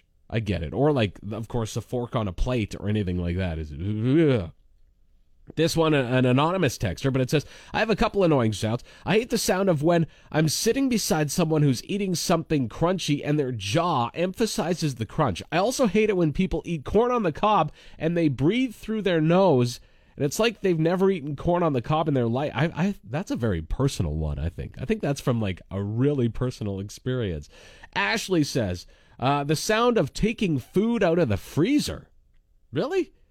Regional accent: Saskatchewan, Canada; I know a lot of people in Humboldt, because it's close to my hometown

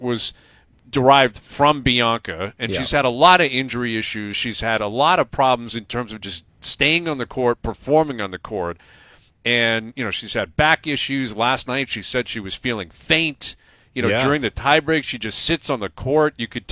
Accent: Canada; or I can't act a certain way because it may go against whatever reputation I'm supposed to hold as a Canadian athlete, forget it.

